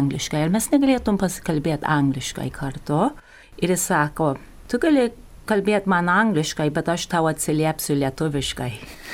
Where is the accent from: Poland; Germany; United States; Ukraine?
United States; Chicago, Illinois; O tipiški Amerikos lietuviai, kaip aš augau Čikagos prie centro, Market Parko, mes tarpusavės dažniausiai angliškai kalbėdamas